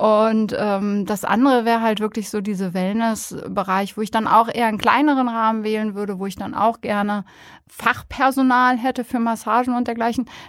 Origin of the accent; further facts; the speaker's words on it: Berlin, Germany; Nein, ich komme tatsächlich aus Berlin ursprünglich.